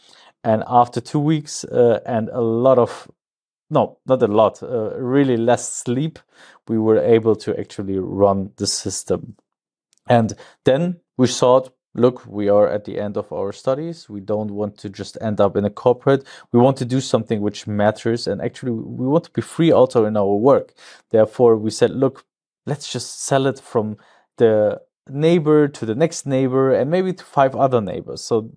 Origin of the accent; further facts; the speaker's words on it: Cologne, North Rhine-Westphalia, Germany; now in Aachen, Germany; I'm originally from Cologne. So in Germany, we say Köln-Jung. Then I moved to Aachen because of my studies 10 years ago, roughly 11